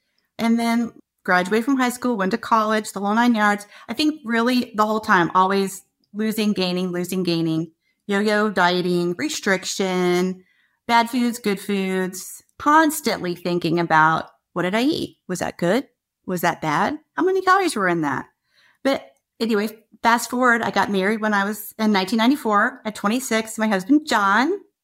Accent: Virginia, United States; I grew up in, you know, outside the Lynchburg area, right?

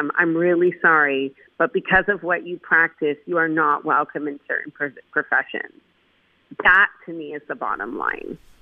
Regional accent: Canada; I'm a Canadian. I'm a 10th generation Canadian.

